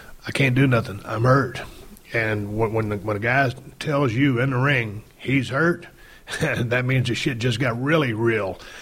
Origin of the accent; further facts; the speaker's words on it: Texas, United States; growing up in South Texas, working with my dad, hauling hay in the hay fields, working on the side of the roads with the highway department, you know, just South Texas stuff